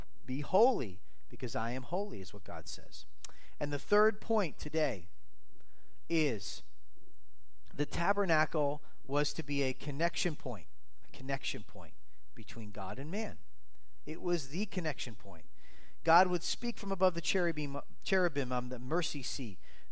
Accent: Florida, United States; so I grew up in Florida, and I know we had the hurricane here a couple of months ago, but I'm used to hurricanes like all the time.

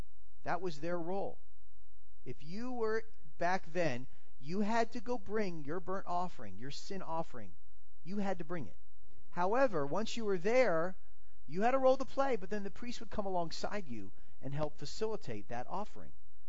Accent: Florida, United States; I'm from Florida, and in Florida, you go everywhere, and it's jeans, or shorts and flip-flops, right?

